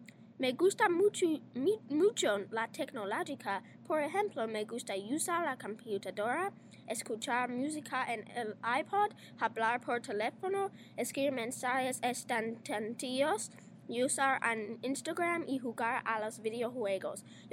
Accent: Atlanta, Georgia, United States; Spanish is a second language; Yo soy de Atlanta.

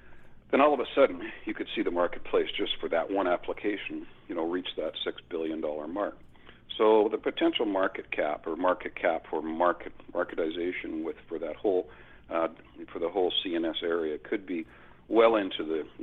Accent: Canada; because I'm Canadian.

